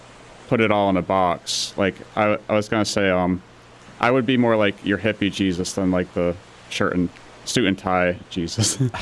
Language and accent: English; Pittsfield, Massachusetts, United States; Yeah, I grew up in Pittsfield.